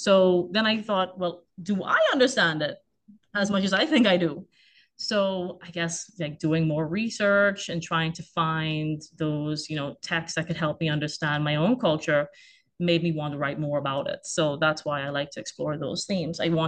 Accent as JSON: {"language": "English", "region": "Long Island", "country": "Bahamas", "tie": "born or raised there", "also_born_or_lived": "Providence", "said": "I was born in Providence, but I moved to Long Island for high school, and it was there that I gained a passion for reading. You know, there's not a whole lot to do on the outer islands or family islands"}